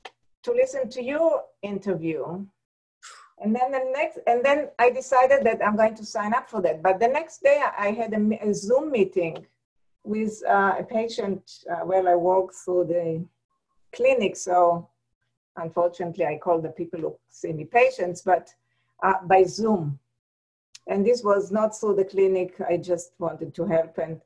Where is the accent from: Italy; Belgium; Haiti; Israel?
Israel; accent: Israeli; now in Wisconsin, United States; It's an Israeli accent. I live in Wisconsin.